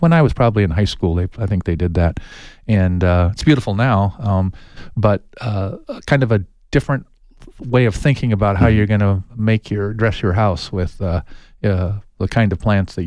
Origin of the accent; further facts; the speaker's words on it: Tucson, Arizona, United States; When I was a little kid, I grew up here in Tucson, and we were little guys.